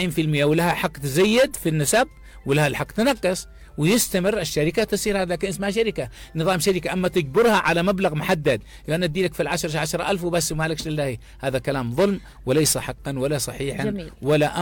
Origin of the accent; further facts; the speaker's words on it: Yemen; هكذا المثل عندنا في اليمن.